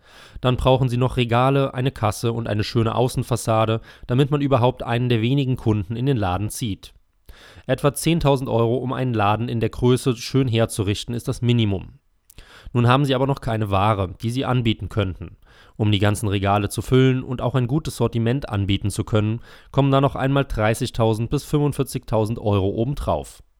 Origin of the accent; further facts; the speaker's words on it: Lüneburg, Lower Saxony, Germany; was es in meiner Heimatstadt Lüneburg kostet